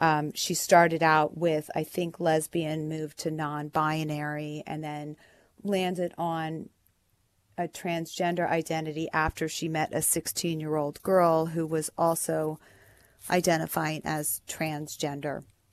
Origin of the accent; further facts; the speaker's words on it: East Coast, United States; now in California, United States; Not originally. Originally, okay. I'm from the East Coast.